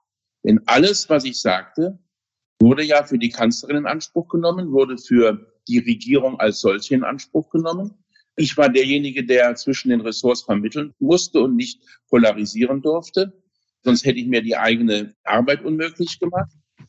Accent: Saarland, Germany; ich werde in Zukunft meine Zeit zwischen meiner Heimat im Saarland, wo ich wohne, und Berlin teilen

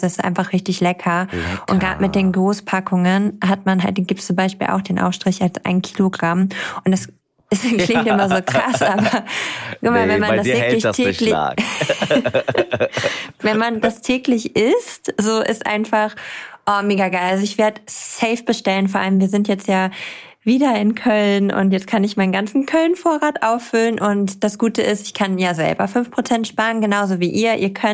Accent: Armenia; sag ich, ich bin aus Armenien.

